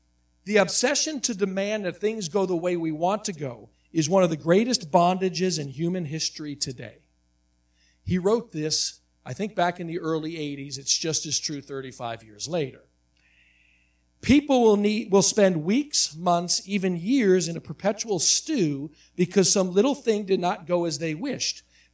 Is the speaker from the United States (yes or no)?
yes; United States; I'm not going to submit to anybody else because I am American.